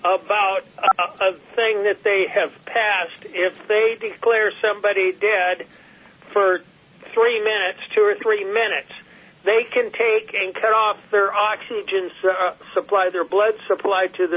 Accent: California, United States; I was ashamed to say I was from California right on up through the present time.

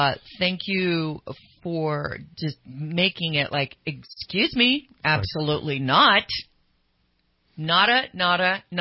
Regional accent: Sacramento, California, United States; I'm from Northern California, not Southern California.

